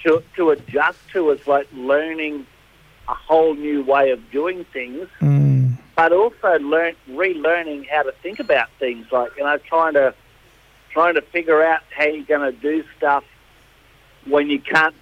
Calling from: Brisbane, Queensland, Australia; also born or lived in Charters Towers; Mate, I'm in Brisbane.

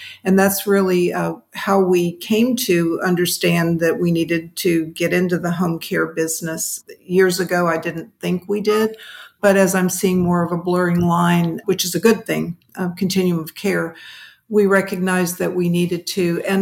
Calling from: St. Augustine, Florida, United States; St. Augustine, Florida.

